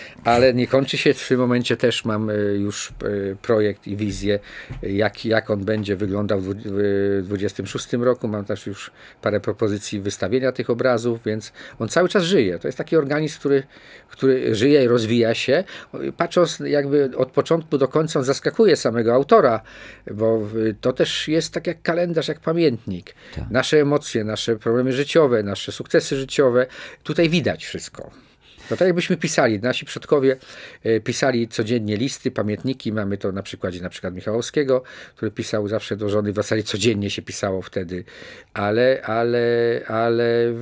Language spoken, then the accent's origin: Polish; Przemyśl, Subcarpathian Voivodeship, Poland; Ja wychowałem się w Parku Lubomirskim, który wtedy był parkiem zamkniętym.